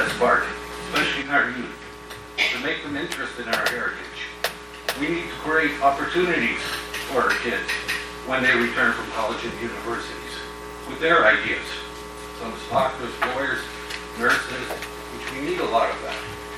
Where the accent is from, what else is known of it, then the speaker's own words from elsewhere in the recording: Toronto, Ontario, Canada; I was born and raised in Toronto with a Polish heritage.